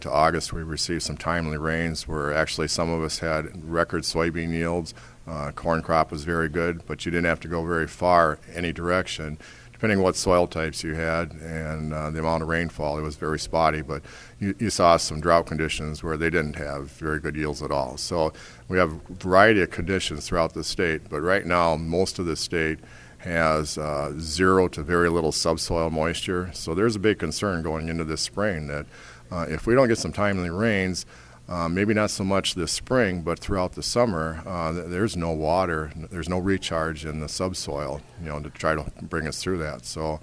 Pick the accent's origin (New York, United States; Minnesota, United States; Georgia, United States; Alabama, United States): Minnesota, United States; Claremont; from Claremont, Minnesota, which is between Owatonna and Rochester